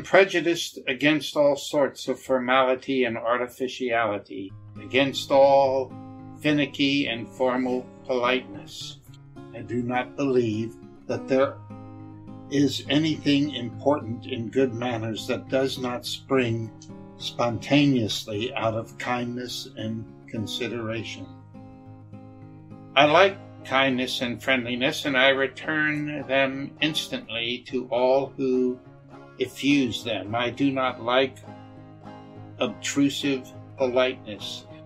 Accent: Germany; Right, I'm more of a beer person growing up in Germany.

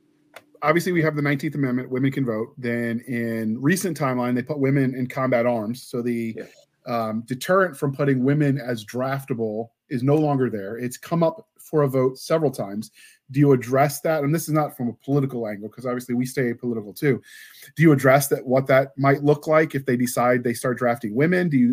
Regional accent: Canada; I guess I'm Canadian

